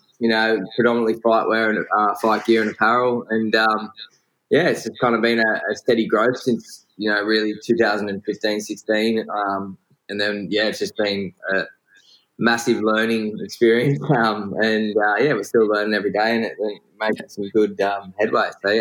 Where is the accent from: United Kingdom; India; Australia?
Australia; Sydney, New South Wales; now in Perth, Australia; I'm from Perth, Western Australia, originally from Sydney.